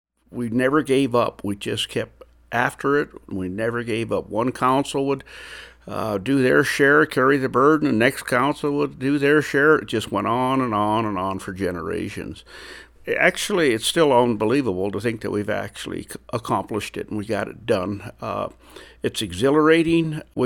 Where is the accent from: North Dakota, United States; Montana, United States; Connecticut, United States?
Montana, United States; Harlem; also born or lived in Helena / Chinook; I grew up in Harlem. I was born in Helena. I grew up in Harlem and Chinook in Blaine County. There was lots of Little Shell tribal members there.